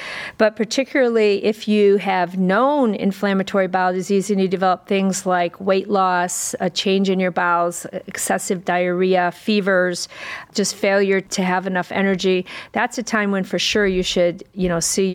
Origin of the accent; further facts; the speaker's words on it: Fremont, Ohio, United States; So I'm from Fremont, Ohio, which is 2 hours west of Cleveland.